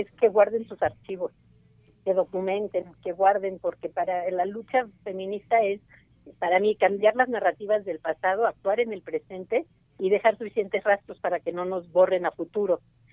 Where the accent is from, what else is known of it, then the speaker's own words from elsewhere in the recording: Mexico; Desde México, pues, estábamos como feministas mexicanas.